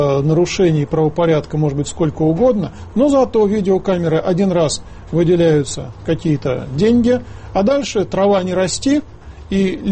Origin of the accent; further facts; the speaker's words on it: Moscow, Russia; я, как москвич, скажу.